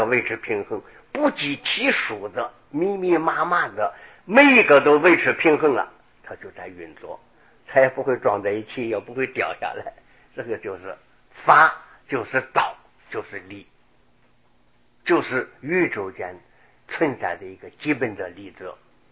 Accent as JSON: {"language": "Chinese", "country": "China", "said": "我们中国人讲天，讲天理"}